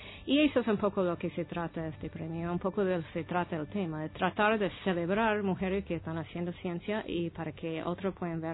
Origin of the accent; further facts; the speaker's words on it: United States; Spanish is a second language; now in Argentina; Es verdad. Se nota por la tonada, así sí. Que no se puede escapar.